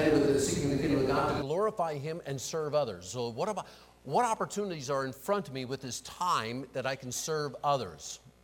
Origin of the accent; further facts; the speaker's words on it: Pennsylvania, United States; Growing up in the Pennsylvania Dutch country, there was a very good illustration of meditating.